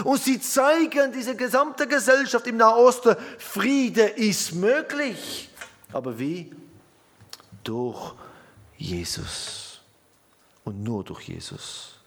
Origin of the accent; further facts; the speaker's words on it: Israel; Ich bin in Israel aufgewachsen. Ich war da in meiner anderen Kindergarten, Schule, Studium, alles.